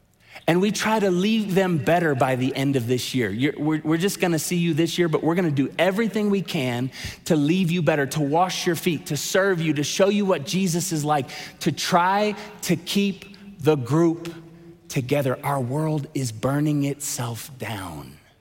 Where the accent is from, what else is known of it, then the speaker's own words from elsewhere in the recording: United States; But great time, like UFC, and we Americans love power.